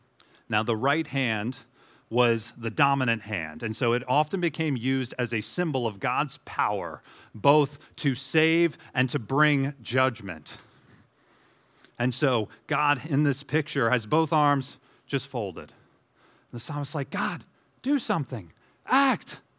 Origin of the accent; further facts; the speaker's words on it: Connecticut, United States; I'm from Connecticut, so I can say that.